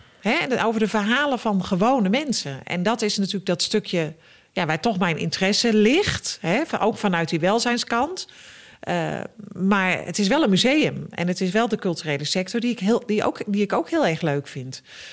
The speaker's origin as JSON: {"language": "Dutch", "region": "Utrecht", "country": "Netherlands", "tie": "born or raised there", "said": "Ik kom uit Utrecht, hoor. Maar niet uit Wijkzee, maar ik kom wel uit Utrecht."}